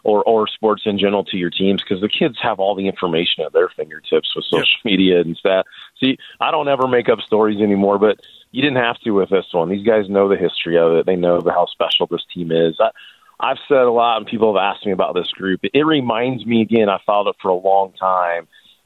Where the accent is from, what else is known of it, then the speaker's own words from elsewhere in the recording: Indianapolis, Indiana, United States; now in Arizona, United States; I grew up in Indianapolis, so I don't really give a damn, but it's fun to sit back and watch it.